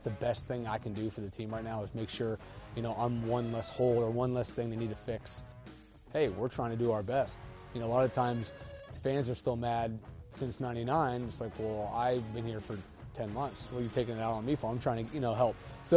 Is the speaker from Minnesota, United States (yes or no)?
no; Canton, Ohio, United States; now in Columbus, United States; We started in Cleveland. Home is Columbus for me. Born and raised in Canton. We're trying to get everywhere at Northeastern Ohio.